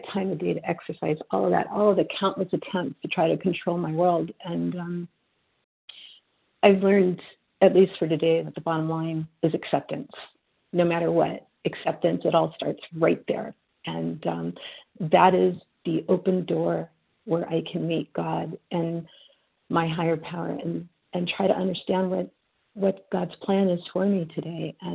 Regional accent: Texas, United States; from Texas, recovering compulsive overeater, control freak, problem child, controller of all things in the world, recovering from all of that one day at a time.

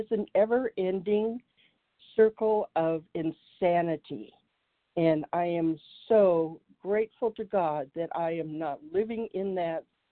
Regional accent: Colorado, United States; Yes, I am from Colorado.

